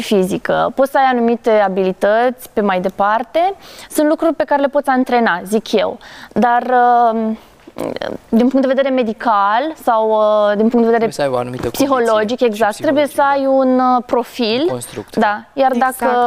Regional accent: Câmpulung Moldovenesc, Suceava County, Romania; Eu sunt din Câmpul Moldovenesc, deci iată ce coincidență.

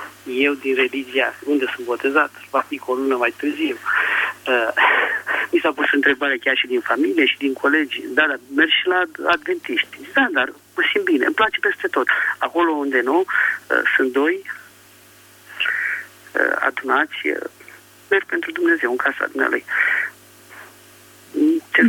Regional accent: Bucharest, Romania; sunt din București

